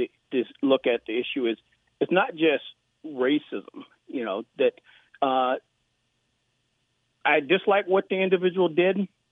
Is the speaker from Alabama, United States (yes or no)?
yes; Alabama, United States; I'm from Alabama.